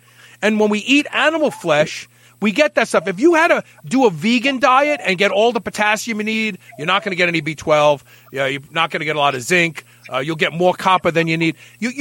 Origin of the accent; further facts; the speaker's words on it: Brooklyn, New York, United States; I'm from Brooklyn. I talk funny.